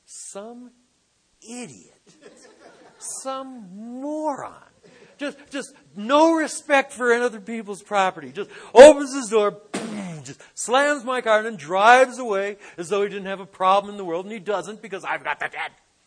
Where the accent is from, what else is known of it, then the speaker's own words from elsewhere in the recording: Detroit, Michigan, United States; And I just want it to look good because I'm from Detroit. And everybody back there, their cars looked good. You know, you're a Detroiter.